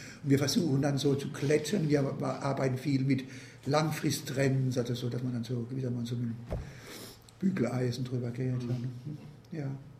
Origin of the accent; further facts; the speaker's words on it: Mannheim, Baden-Württemberg, Germany; so wie meine Heimatstadt Mannheim mit Ludwigshafen